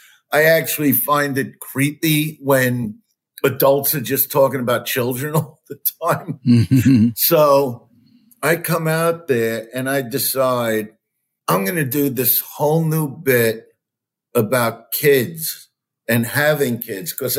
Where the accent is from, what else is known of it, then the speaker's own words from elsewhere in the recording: Brooklyn, New York, United States; And honestly, this side of the country, New York, you know, I'm from Brooklyn, New York.